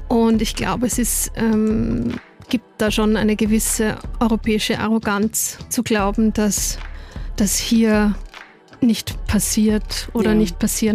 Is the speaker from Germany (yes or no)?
no; Linz, Upper Austria, Austria; moved away as an adult; now in Vienna, Austria; Ich bin an der Donau aufgewachsen, in Linz an der Donau, also nicht an der Wiener Donau.